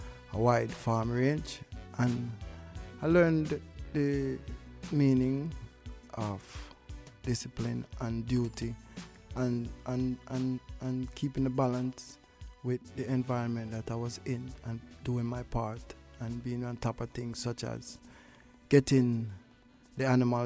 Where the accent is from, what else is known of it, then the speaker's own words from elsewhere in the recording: Saint Mary, Jamaica; Well, my upbringing was, I was born in St. Mary. I was created, I should say, by the Almighty. You know, when I was a child, I spent my childhood in St. Mary, Jamaica.